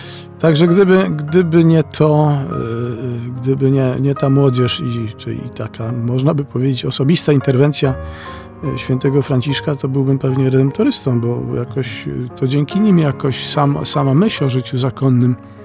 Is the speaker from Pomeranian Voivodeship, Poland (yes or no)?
no; Gliwice, Silesian Voivodeship, Poland; Ja pochodzę z Gliwic, ale z parafii Ojców Redemptorystów, parafii Podwyższenia Krzyża Świętego.